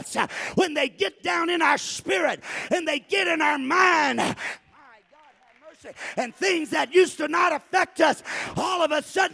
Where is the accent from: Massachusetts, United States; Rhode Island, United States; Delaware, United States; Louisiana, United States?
Louisiana, United States; Now, I was raised in South Louisiana. They call me a Cajun.